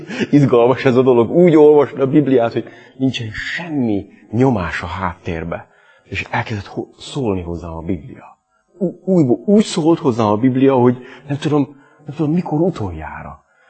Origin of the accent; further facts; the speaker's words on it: Hungary; ő amerikai, én magyar vagyok, beszélgetünk egy kicsit magyarul, félig magyarul, félig angolul